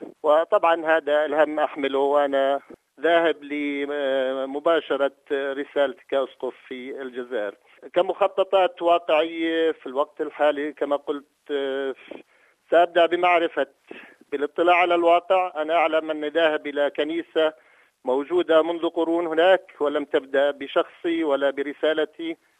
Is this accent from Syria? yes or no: no; Jordan; كان يعرف أنني أنا قادم من الأردن